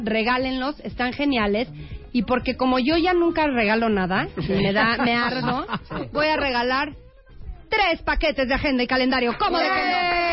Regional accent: Mexico; No, yo soy muy sí, de México

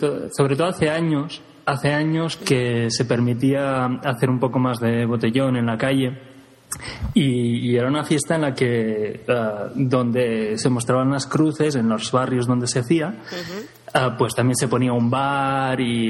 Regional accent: Girona, Catalonia, Spain; no soy exactamente de Granada, soy de Girona, y ahora este acento sí que es más de allí, ¿verdad?

